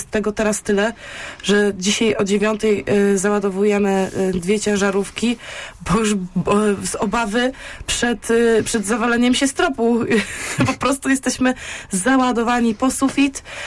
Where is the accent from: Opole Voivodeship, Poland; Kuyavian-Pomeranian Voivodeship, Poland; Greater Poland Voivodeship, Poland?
Greater Poland Voivodeship, Poland; Poznań; Jestem ciepłą poznańską pyrą